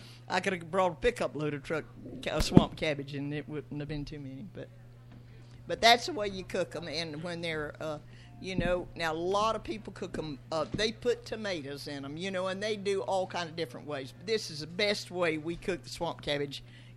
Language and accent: English; Florida, United States; I'm from South Florida. I was born and raised in the same town my whole life.